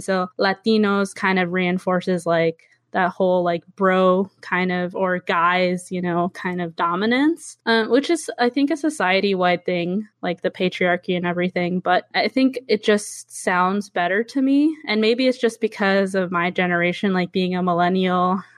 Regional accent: Norfolk, Virginia, United States; now in San Francisco, United States; I was born in the Hampton Roads area of Virginia. So that's basically Norfolk, Virginia, Newport News, Hampton, and a few other cities in that area, southeastern Virginia. And I grew up for most of my life in Norfolk, Virginia.

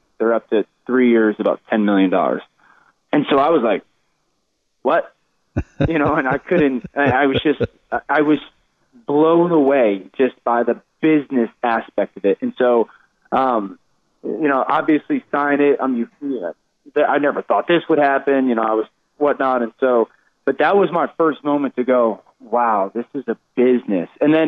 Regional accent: Shelton, Connecticut, United States; You know, I'm from Shelton, Connecticut.

